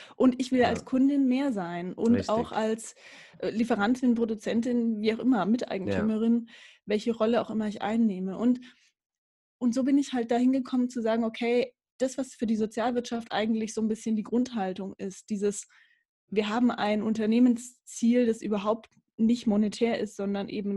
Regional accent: Erlangen, Bavaria, Germany; Ursprünglich komme ich aus Erlangen, geboren bin ich in Erlangen. Ah, jetzt wohne ich im Fürther Landkreis, also nicht weit von Erlangen entfernt. Ja, okay. Bin zurück in meine fränkische Heimat.

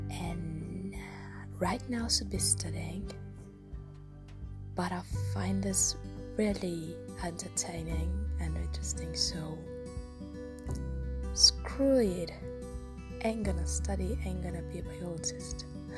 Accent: Greece; accent: British-like; I come from Greece, that's why it sounds weird. I have this British-like accent, I don't know why, I just like it.

